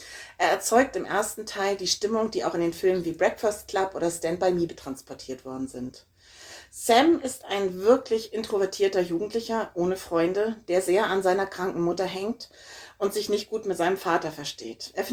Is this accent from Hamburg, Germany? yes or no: yes; Hamburg, Germany; Also ich bin in Hamburg aufgewachsen, ich bin im Sommer im Kaifu-Bad gewesen in Eimsbüttel.